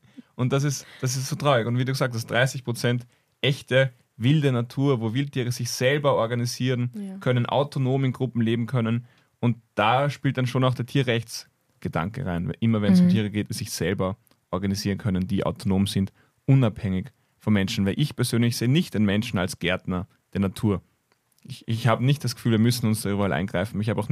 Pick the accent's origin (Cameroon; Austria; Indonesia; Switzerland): Austria; Lower Austria; Ich bin aus dem Waldviertel. Es gibt bei uns aber de facto nur Fichtenmonokulturen.